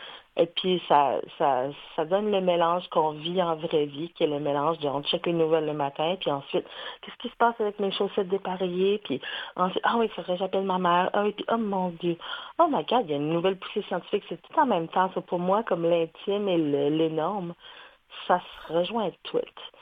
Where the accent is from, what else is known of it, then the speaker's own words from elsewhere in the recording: Halifax, Nova Scotia, Canada; moi, je viens d'Halifax. C'est sûr que c'est ces mélanges de langues-là font partie de mon entourage, mais c'est pas ma langue à moi, exactement. La mienne n'a pas de nom. Je viens d'Halifax.